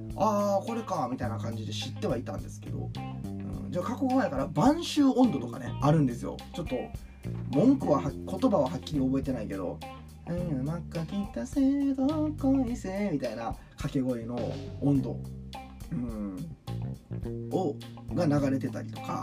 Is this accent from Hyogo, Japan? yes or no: yes; Kakogawa, Hyogo, Japan; 私も加古川出身なんでね、そんな大阪出身じゃないんで実は